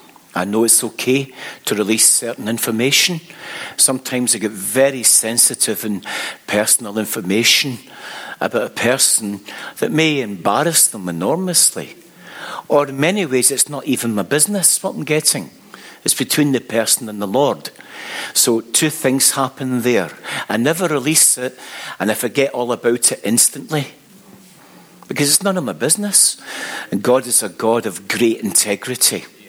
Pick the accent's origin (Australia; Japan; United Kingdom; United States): United Kingdom; Scotland; I'm a Scotsman, which means I was born insecure and with low self-esteem.